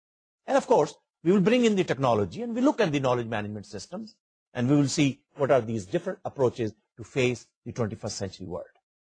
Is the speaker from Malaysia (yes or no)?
no; Pakistan; So if we as a nation, if we as Pakistani, if we as a knowledge professional want to survive and thrive